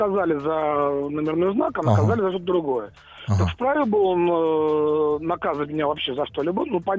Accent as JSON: {"language": "Russian", "region": "Moscow", "country": "Russia", "said": "Я из Москвы."}